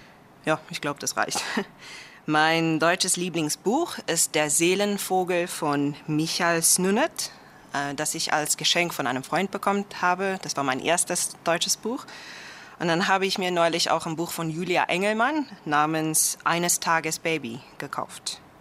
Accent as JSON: {"language": "German", "town": "Cape Town", "region": "Western Cape", "country": "South Africa", "tie": "born there", "first_language": "Afrikaans", "second_language": "German", "said": "ich komme aus Südafrika. Ich bin geboren im Jahr 1986 und zwar in Kapstadt, die schönste Stadt Südafrikas. Im Moment bin ich tätig als Deutschlehrerin an einer Privatschule in Franschhoek, nämlich Bridge House College, wo ich Afrikaans, meine Muttersprache"}